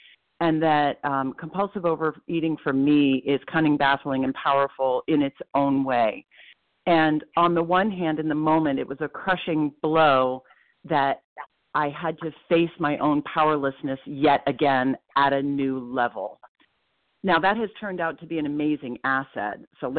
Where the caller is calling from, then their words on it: Portland, Maine, United States; I'm calling in from Portland, Maine